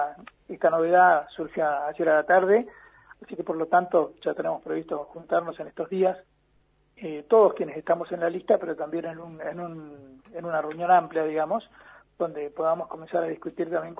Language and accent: Spanish; Esquel, Chubut, Argentina; saben que soy de Esquel, que nací, que me crié